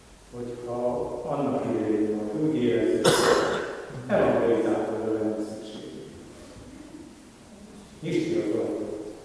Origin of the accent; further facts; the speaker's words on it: Vojvodina, Serbia; born there; Vajdaságban születtem.